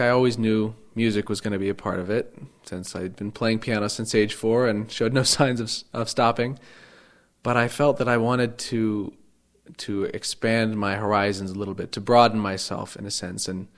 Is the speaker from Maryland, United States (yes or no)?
no; Helena, Montana, United States; I grew up in Helena